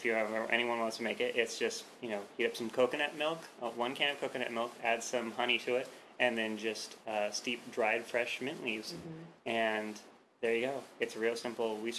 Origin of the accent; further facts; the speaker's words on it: Mission Viejo, California, United States; also born or lived in Laguna Beach; See, I grew up in Mission Viejo and Laguna Beach area, so we were nice and coastal.